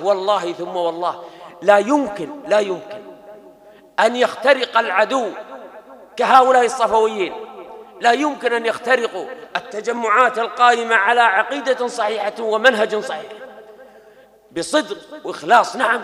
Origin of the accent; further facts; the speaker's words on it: Kuwait; هؤلاء كانوا أقول يشار إليهم بالبنان حتى عندنا في الكويت